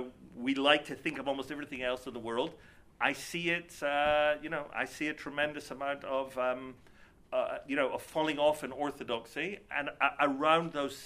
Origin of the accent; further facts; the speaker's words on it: Scotland, United Kingdom; I'm from Scotland. We don't do high culture